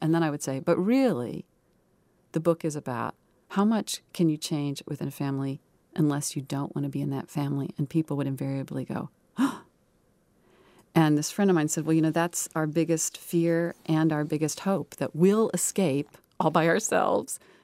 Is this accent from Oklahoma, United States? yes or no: yes; Oklahoma, United States; I'm from Oklahoma, so there's barbecue.